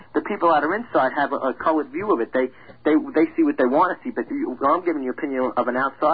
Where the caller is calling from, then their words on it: Centereach, New York, United States; Where am I calling from? Center Reach.